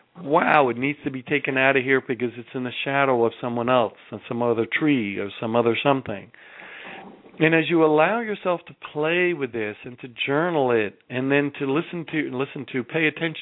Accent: New York City, New York, United States; I'm from New York City, so I say the yo deal here.

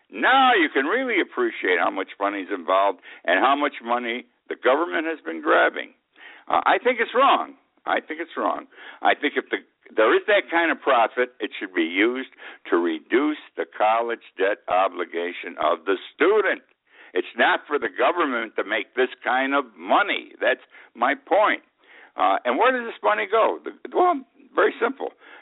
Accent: Utica, New York, United States; Two of my churches in my hometown of Utica, New York, where I spent 70 years of my life, 71 to be exact, are closed down today.

